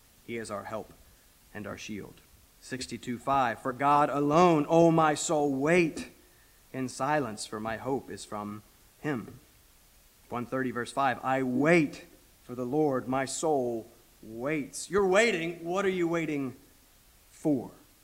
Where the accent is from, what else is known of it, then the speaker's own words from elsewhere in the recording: the South, United States; Growing up in the South, we pretended for a while that we liked fishing.